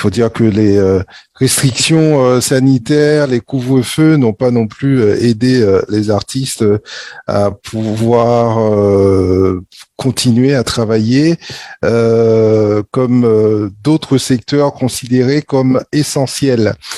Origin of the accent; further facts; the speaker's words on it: French Guiana; sujet hautement d'actualité chez nous en Guyane